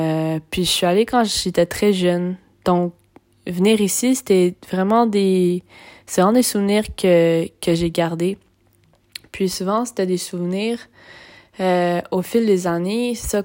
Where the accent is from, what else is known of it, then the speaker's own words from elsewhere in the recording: Gatineau, Quebec, Canada; born there; je suis d'origine québécoise, je suis née à Gatineau, ma mère vient de l'Abitibi, puis mon père est né à Tripoli, en Libye. Et sa mère est tunisienne.